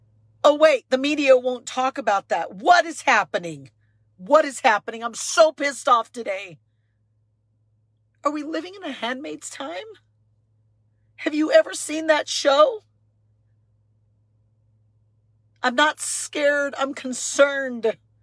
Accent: United States; Last time I checked, I'm an American and I have rights.

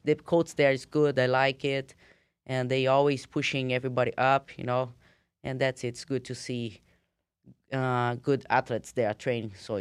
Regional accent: Brazil; English is a second language; Because I'm from Brazil, when I was in my state fighting, I was training a lot.

